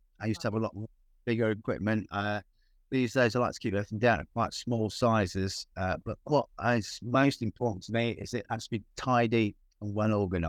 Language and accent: English; Sheffield, Yorkshire and the Humber, United Kingdom; So my hometown, it'll be the first time my work's been in the Cutler's Hall in Sheffield since 1987.